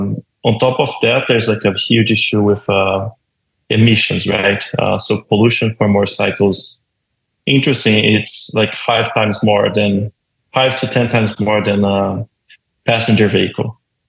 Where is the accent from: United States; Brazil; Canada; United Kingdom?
Brazil; Yeah, so I'm from Brazil. Let's start with that. So I grew in Brazil, born and raised in Brazil.